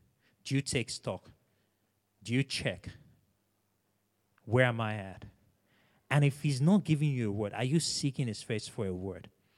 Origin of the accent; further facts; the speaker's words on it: Nigeria; I'm Nigerian.